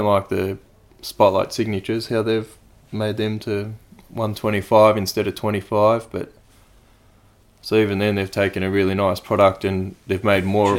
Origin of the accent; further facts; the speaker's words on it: Loch, Victoria, Australia; I went to school in Lock, which is down near Currumburra, Leongatha.